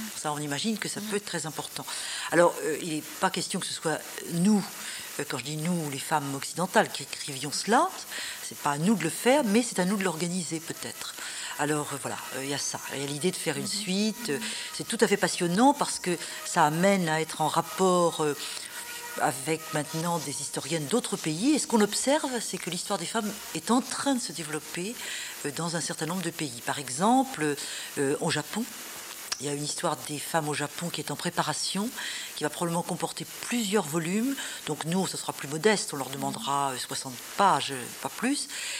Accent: France; Or chez nous, en France, la pesanteur de la division disciplinaire dans le domaine académique est un petit peu traditionnelle

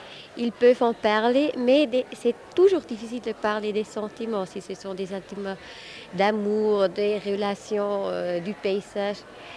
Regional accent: Switzerland; moved away as an adult; now in Germany; moi, je suis partie de la Suisse pour faire des études à Berlin.

